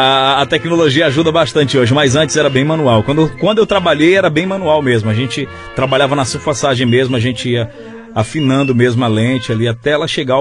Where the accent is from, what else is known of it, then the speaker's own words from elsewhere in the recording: Lago do Junco, Maranhão, Brazil; Eu nasci na cidade de Lago do Junco, no Maranhão. Interior do Maranhão, cidade top, cidade inigualável.